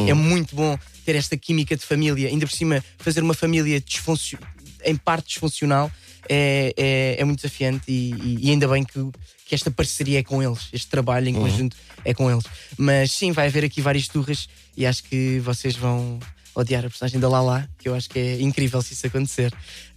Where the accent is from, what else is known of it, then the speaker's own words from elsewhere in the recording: Lisbon, Portugal; accent: Lisbon; sempre falei português com os meus pais, com um sotaque português, alfacinha, que eu ainda por cima tenho um sotaque muito cerrado, lisboeta